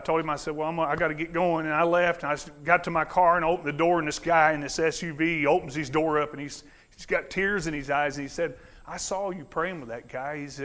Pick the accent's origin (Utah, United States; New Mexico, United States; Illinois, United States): Illinois, United States; Alto Pass; I grew up in Alto Pass.